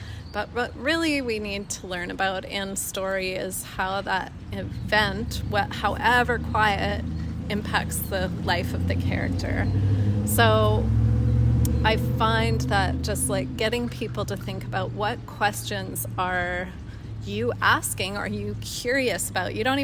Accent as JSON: {"language": "English", "region": "British Columbia", "country": "Canada", "said": "I am here from Vancouver Island."}